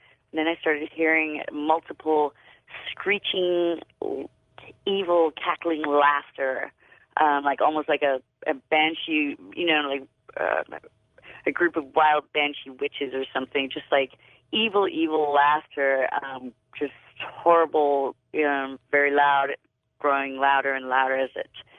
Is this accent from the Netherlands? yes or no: no; South Africa; now in Carlsbad, United States; I was about 15 years old. I grew up in South Africa